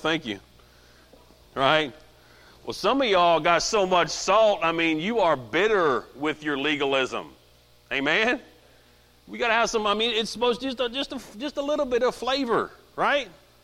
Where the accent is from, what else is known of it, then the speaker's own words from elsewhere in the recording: Indiana, United States; now in Virginia, United States; the first time I came to Virginia, I come from Indiana. Now, we used to have hogs everywhere